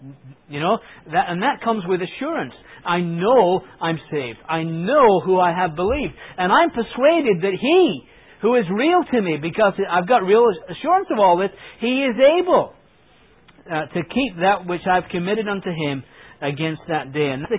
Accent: England, United Kingdom; And certainly, growing up in England

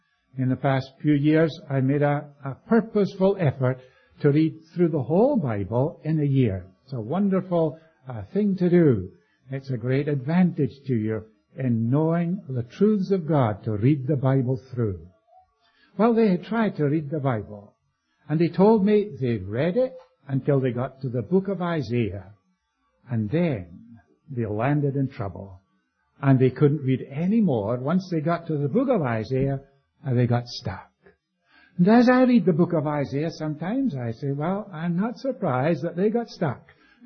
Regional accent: India; born there; I was born in India. Actually, I spent 5 years in India, and my parents were missionaries there, and they brought me back on their first furlough.

